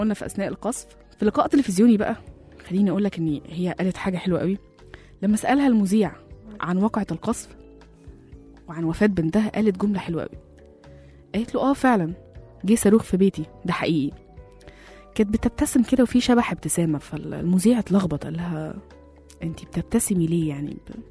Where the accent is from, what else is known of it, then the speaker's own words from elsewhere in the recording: Egypt; عندنا في مصر بيقولوا لفظ حلو جدا، بيقولوا إيه؟ الضنا غالي.